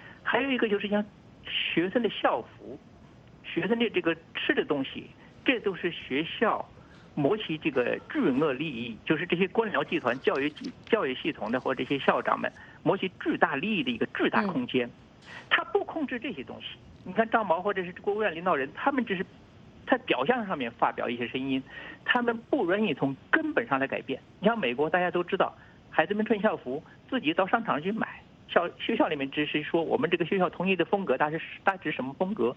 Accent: China

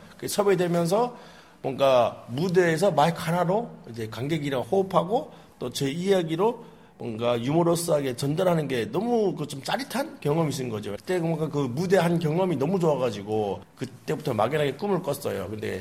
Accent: North Korea; 그래서 이제 북한에서 왔다는 걸로 되게 웃어주더라고요.

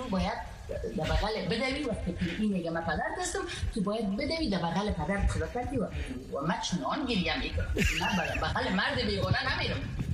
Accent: Afghanistan; moved away; ما یک خانم استم که جوان از افغانستان آمدیم و ما فقط ما کردیم که کار کردیم و به زبان شکسته انگلیسی گرد میزنم، درست انگلیسی گرد نمیزنم

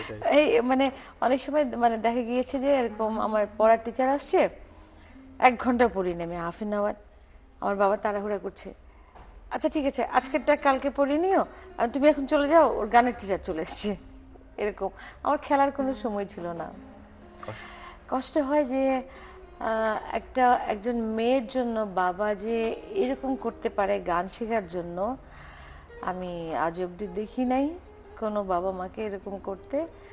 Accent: Rajshahi, Rajshahi Division, Bangladesh; also born or lived in Kishoreganj; আমার বাবার দেশ কিশোরগঞ্জ, আমার জন্ম কিশোরগঞ্জে। আমার যখন দুই মাস বয়স তখন থেকে আমি রাজশাহীতে, আমার বেড়ে ওঠা রাজশাহী থেকেই, মানে লেখাপড়া, গান বাজনা, এভরিথিং ইজ রাজশাহীতে।

